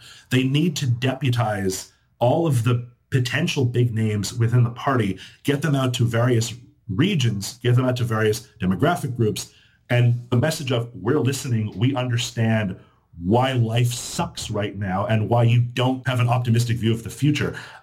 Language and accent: English; Quebec, Canada; I think I'm biased somewhat because I'm from Quebec